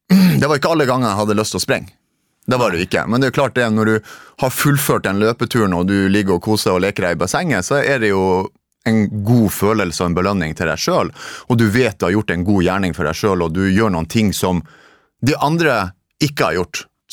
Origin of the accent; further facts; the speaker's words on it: Narvik, Nordland, Norway; born or raised there; moved away as an adult